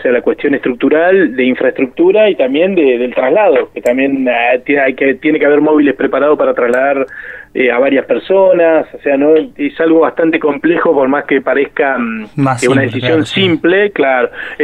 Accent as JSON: {"language": "Spanish", "country": "Argentina", "said": "nosotros, los argentinos"}